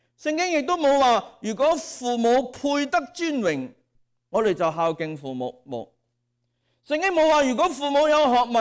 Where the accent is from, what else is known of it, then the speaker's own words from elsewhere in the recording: Guangdong, China; 即我哋广东人话斋，你当佢冇道咯